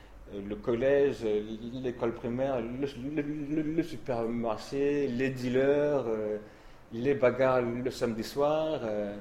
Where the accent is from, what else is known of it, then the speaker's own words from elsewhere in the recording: Île-de-France, France; J'ai grandi en Île-de-France, en Seine-et-Marne.